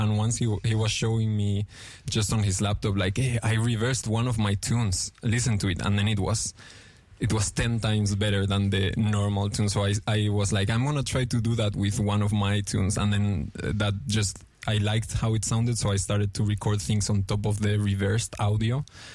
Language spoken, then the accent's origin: English; Spain; also born or lived in Argentina; I was born in Argentina, so there's a bit of the Latin American guitar tradition there. Then I grew up in Spain, and I was not really in the south of Spain